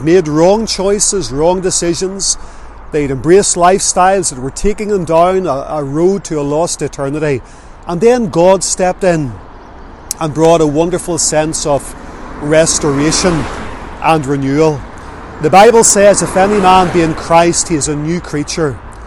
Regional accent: Lisburn, Northern Ireland, United Kingdom; I can remember growing up in Lisburn

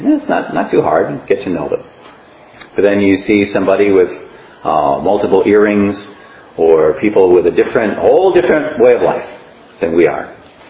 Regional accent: Northeast, United States; born there; I was born in Northeast United States, farming communities, meat and potatoes type of person.

